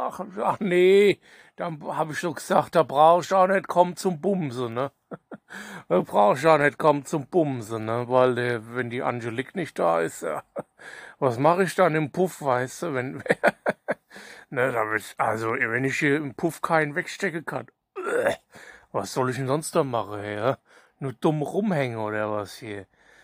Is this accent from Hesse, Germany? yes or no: yes; Hesse, Germany; born there; accent: Hessian; now in Ruhr area, Germany; ich bin ja jetzt im Ruhrpott unterwegs, ja, aber ich bin ja gebürtiger Hesse. Also, hört man kaum, ich habe nur so ganz leichte Akzent, aber so ein bisschen hört man es schon, ne.